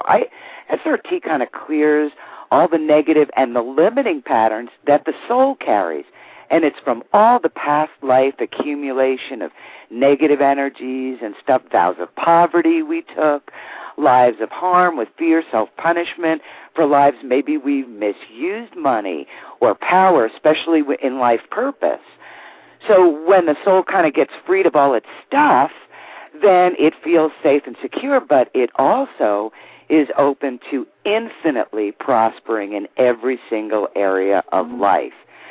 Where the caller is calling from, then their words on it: Denver, Colorado, United States; in Denver, and I just joined the Gathering Project in Denver.